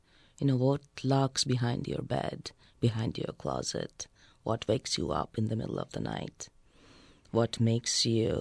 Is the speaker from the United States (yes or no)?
no; Kolkata, West Bengal, India; moved away; I'm originally from India, and I spent half of my life back home in India, in Bengal, Calcutta, and the other half here.